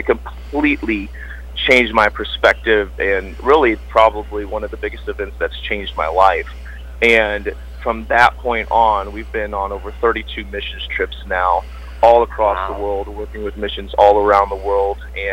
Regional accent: Illinois, United States; When I was 16 years old, my dad was the music minister at the church we grew up there in Illinois.

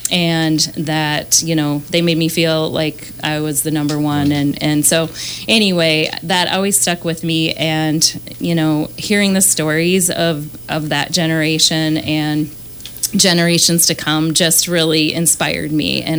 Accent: Aitkin, Minnesota, United States; I grew up in Aiken, which is a small town near Brainerd, Minnesota, mm-hmm. central Minnesota, and spent really the first 45 years of my life there

